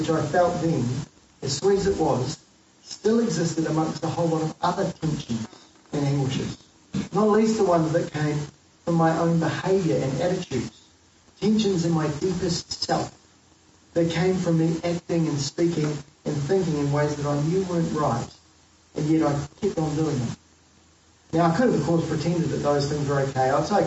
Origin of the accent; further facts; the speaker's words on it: Canterbury, New Zealand; So I grew up in North Canterbury. I went away, and then I came back many years later.